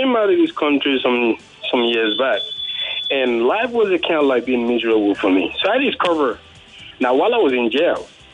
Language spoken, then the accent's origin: English; Nigeria; I'm a Nigerian, but I grew up somewhere.